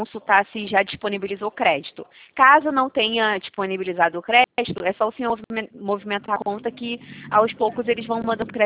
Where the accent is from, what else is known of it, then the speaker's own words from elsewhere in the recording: Rio de Janeiro, Brazil; Eu não, sou do Rio de Janeiro.